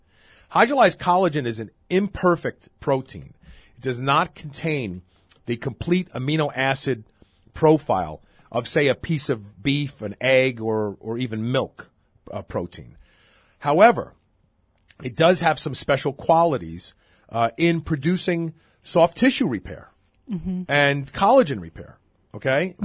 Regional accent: Brooklyn, New York, United States; When I was a kid growing up in Brooklyn, my mother used to take me to the meat market.

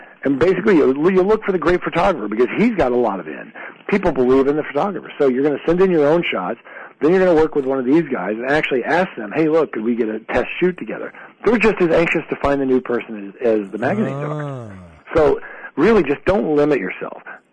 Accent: Dallas, Texas, United States; Yeah, I'm from Dallas, yes.

